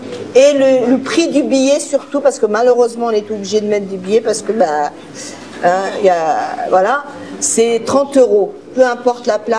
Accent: Grand Est, France; je suis de la Lorraine, je le dis avec fierté

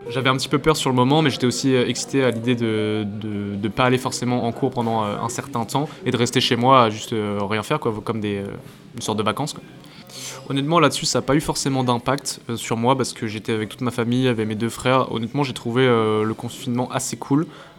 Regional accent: Troyes, Grand Est, France; donc j'ai 22 ans. Je suis actuellement entrepreneur et je viens de la ville de Troyes dans l'Aube.

